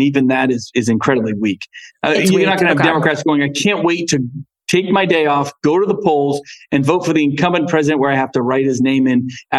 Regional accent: New England, United States; I'm from New England, you know

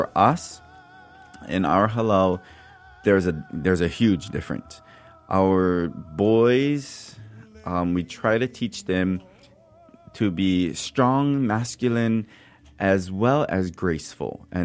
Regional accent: Hilo, Hawaii, United States; I'm from Hilo, so it's just the fabric that makes up Hilo. It's part of that fabric that makes up the small sleepy town of Hilo on the island of Hawaii.

